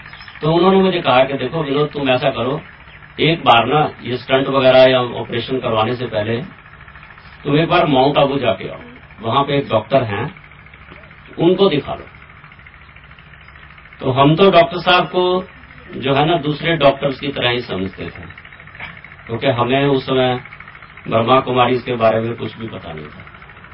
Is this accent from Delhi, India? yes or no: no; Kurukshetra, Haryana, India; कुरुक्षेत्र हरियाणा का रहने वाला हूँ